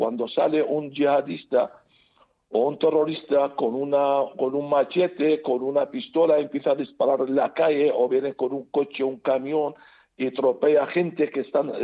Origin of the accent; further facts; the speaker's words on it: Iraq; born there; Spanish is a second language; en mi país natal, Irak.